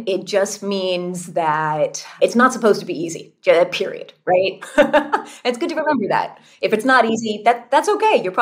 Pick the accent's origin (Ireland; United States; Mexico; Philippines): United States; California; I grew up in California.